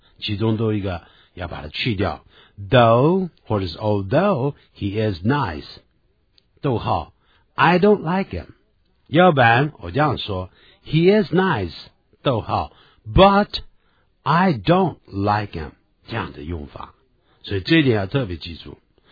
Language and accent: Chinese; China; 咱们中国人呢最喜欢说虽然怎么样但是怎么样